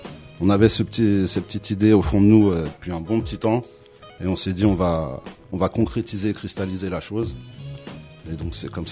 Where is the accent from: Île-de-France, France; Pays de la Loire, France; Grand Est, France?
Île-de-France, France; Domont; je viens du 95, de Daumont.